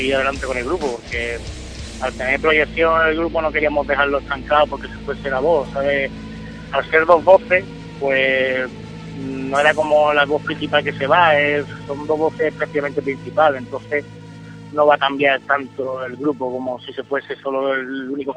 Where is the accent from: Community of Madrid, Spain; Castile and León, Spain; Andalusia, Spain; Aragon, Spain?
Andalusia, Spain; Huelva; nosotros somos de Huelva, es una ciudad pequeña, nosotros nos conocemos de siempre, los músicos de Huelva